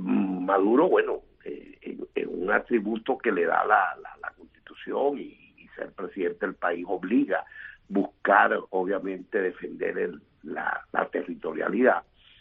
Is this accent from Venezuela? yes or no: yes; Venezuela; le cuesta a uno decir esto como venezolano